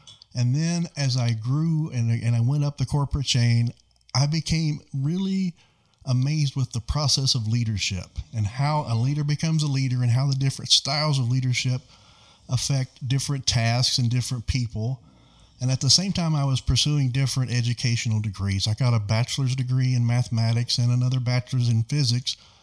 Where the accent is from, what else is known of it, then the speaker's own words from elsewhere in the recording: Kentucky, United States; I was born in Eastern Kentucky in the Appalachian region. My father was a coal miner and my mother was a teenager.